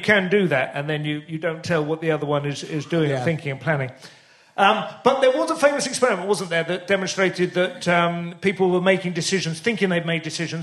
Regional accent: St Albans, East of England, United Kingdom; I grew up in St Albans.

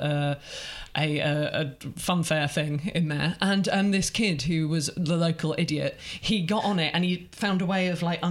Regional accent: Isle of Wight, South East England, United Kingdom; And like a this is on the Isle of Wight. I come from the Isle of Wight.

